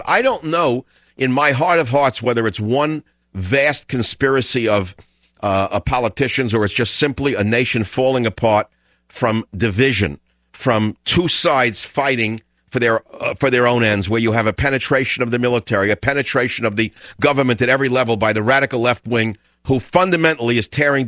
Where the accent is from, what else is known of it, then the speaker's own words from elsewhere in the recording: New York, United States; accent: New York; See, you can tell by my accent, no matter where I lived, I'm from New York